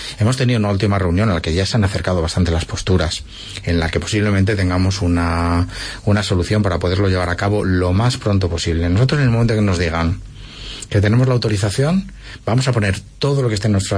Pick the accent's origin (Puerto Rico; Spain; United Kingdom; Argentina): Spain; Salamanca, Castile and León; now in Alicante, Spain; Yo soy de Salamanca, en Salamanca hace mucho frío, en Salamanca a las 10 de la noche da gusto estar en casa, pero es que vivo en Alicante.